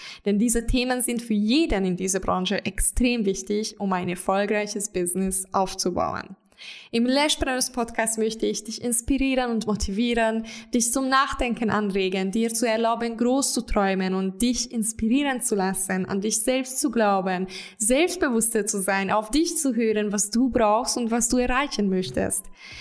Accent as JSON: {"language": "German", "country": "Hungary", "second_language": "German", "moved": "as an adult", "lives_now": "Germany", "said": "Ich komme ursprünglich aus Ungarn. In 2015 mit 20 Jahren war ich so crazy, dass ich ohne Sprachkenntnisse mit 500 Euro in der Hand alleine nach Deutschland ausgewandert bin"}